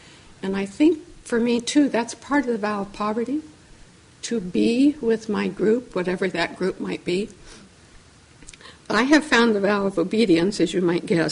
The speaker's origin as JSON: {"language": "English", "town": "Catalina Island", "region": "California", "country": "United States", "tie": "born or raised there", "said": "I grew up very simply on Catalina Island, and if we had stuff, we had it, and we used it."}